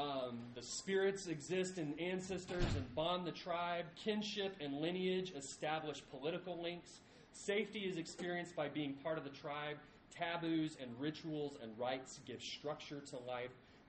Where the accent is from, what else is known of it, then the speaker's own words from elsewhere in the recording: Cincinnati, Ohio, United States; born there; I like the Cincinnati Reds because I was born in Cincinnati.